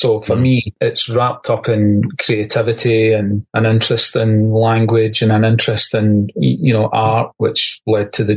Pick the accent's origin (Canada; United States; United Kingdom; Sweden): United Kingdom; Glasgow, Scotland; born there; I was born in Glasgow.